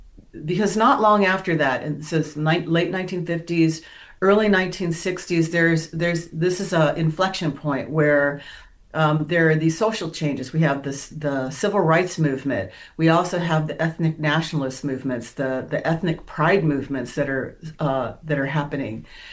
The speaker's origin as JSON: {"language": "English", "town": "Los Angeles", "region": "California", "country": "United States", "tie": "born or raised there", "said": "And so I grew up in Los Angeles in this era when LA was one of the biggest populations of relocated Native people."}